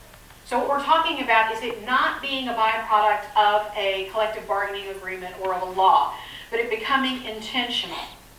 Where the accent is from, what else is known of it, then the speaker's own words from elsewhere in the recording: Houston, Texas, United States; So I'm from Houston. You don't want me working in the China Pavilion.